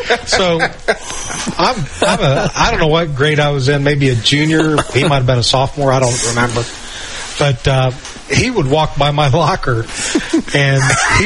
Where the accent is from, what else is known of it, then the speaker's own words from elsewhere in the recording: Fort Recovery, Ohio, United States; and I'm from Fort Recovery, yeah.